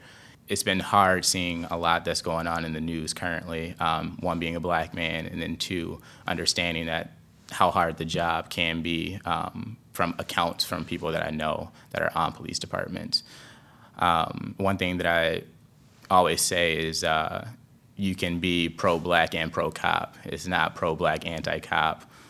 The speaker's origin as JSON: {"language": "English", "town": "Milwaukee", "region": "Wisconsin", "country": "United States", "said": "Well, I'm from Milwaukee, Wisconsin. I went to Brown Deer High School, very diverse high school. Milwaukee is a very diverse area."}